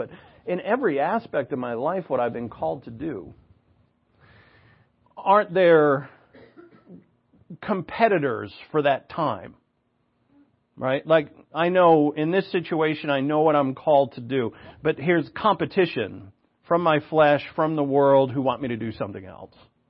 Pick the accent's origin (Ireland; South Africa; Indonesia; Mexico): Ireland; Because, right, I'm Irish. I live my life and my childhood in Irish pubs